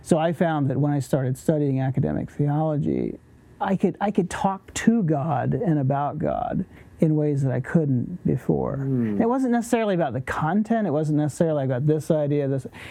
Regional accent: Virginia, United States; born there; now in Lancaster, United States; Yeah, so I was born in Virginia. Now I live in Lancaster. Never thought I would end up here.

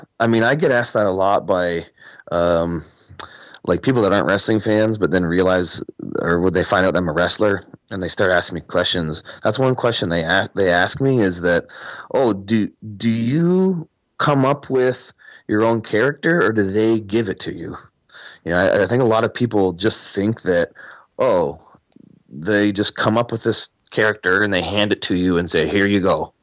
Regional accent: Canada; I'm Canadian.

